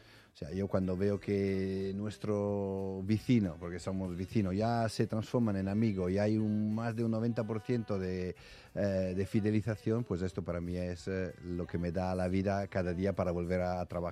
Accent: Italy; Spanish is a second language; now in Spain; Bueno, yo soy italiano, pero llevo ya 25 años

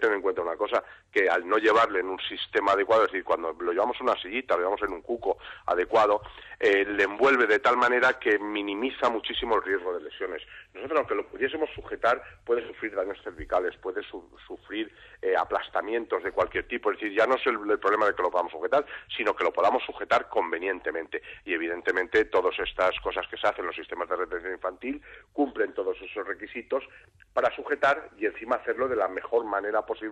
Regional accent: Catalonia, Spain; now in Alicante, Spain; Yo, de hecho, soy catalán, no estoy en Barcelona habitualmente, estoy por Madrid, vivo en Alicante.

